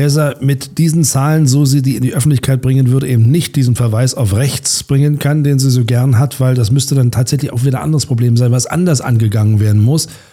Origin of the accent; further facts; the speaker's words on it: Berlin, Germany; born there; Die Hauptstadt Berlin, mein Geburtsort, dein Geburtsort auch, ne?